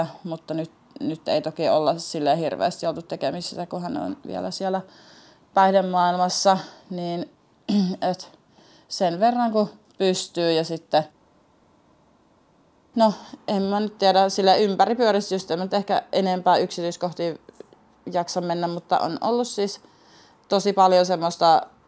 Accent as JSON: {"language": "Finnish", "town": "Tampere", "region": "Pirkanmaa", "country": "Finland", "tie": "born there", "said": "Mä synnyin Tampereella."}